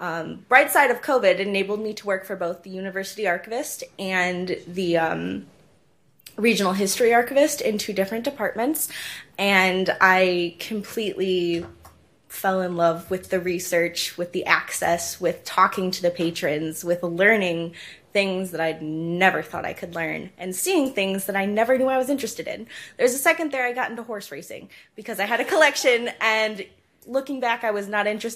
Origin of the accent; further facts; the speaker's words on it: Kalamazoo, Michigan, United States; I am from Kalamazoo, Michigan, where I was born and raised, so a little bit different, far away from home.